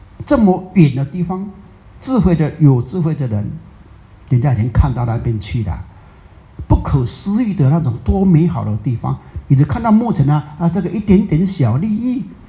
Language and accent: Chinese; Taiwan; 社会上我们台湾人讲的啊